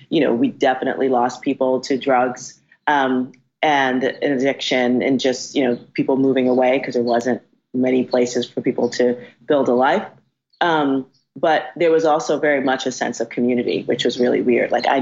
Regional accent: Bronx, New York, United States; Because it's because I grew up in the South Bronx, which at the time and still is considered, this urban, it's a ghetto, basically.

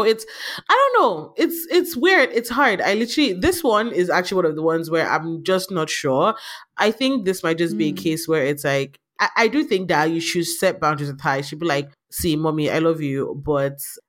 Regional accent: Nigeria; being Nigerian

